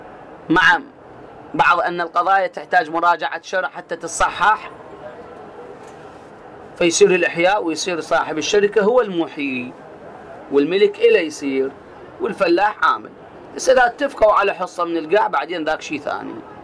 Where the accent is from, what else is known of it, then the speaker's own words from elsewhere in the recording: Iraq; احنا عندنا بالعراق